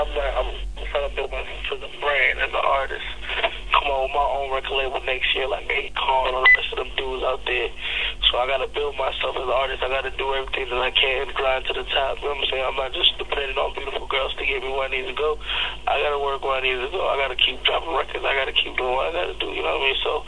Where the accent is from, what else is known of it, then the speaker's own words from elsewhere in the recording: Jamaica; I'm from Jamaica, man.